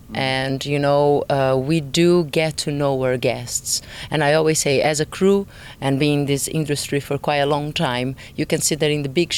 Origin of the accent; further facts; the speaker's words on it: Brazil; now in England; I am originally from Brazil, yes. I do live in England as well, but I am definitely Brazilian.